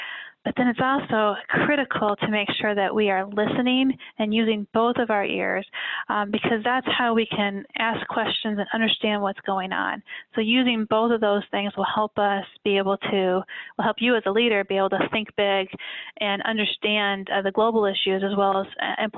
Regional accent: Iowa, United States; I was born and raised actually in Iowa, and now I'm very pleased to spend the last half of my year in Michigan with my family.

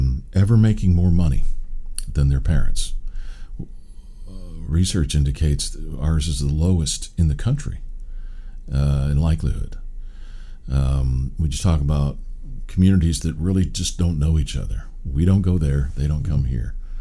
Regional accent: Seattle, Washington, United States; I grew up in the Seattle area.

